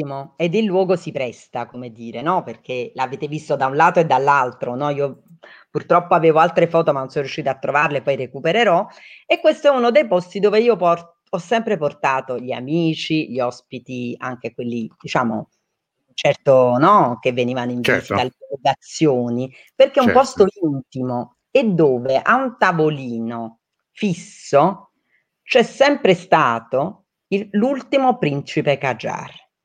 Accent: Naples, Campania, Italy; e io pure napoletana ti puoi immaginare

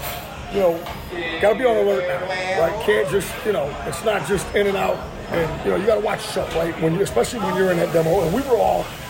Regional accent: Texas, United States; also born or lived in Northeast; You see, we're both from Texas.

